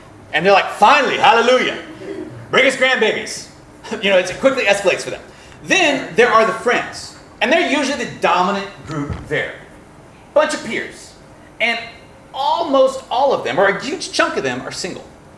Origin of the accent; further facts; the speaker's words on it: Louisiana, United States; So I was raised in Louisiana. I'm from the deep south.